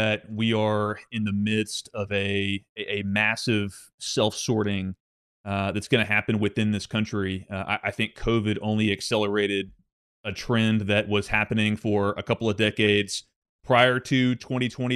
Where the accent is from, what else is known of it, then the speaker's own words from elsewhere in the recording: Arkansas, United States; I'm from Arkansas, born and raised. I live in Arkansas. I ran for statewide office here in Arkansas.